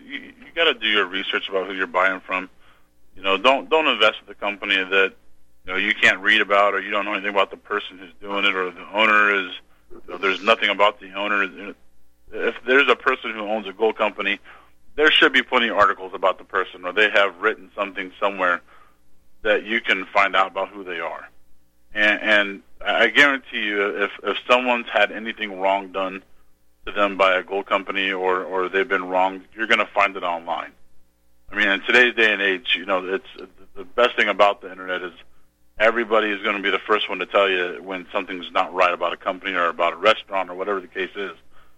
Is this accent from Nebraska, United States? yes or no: yes; Nebraska, United States; You know, I'm from the Midwest. I'm from Nebraska. And I grew up on a farm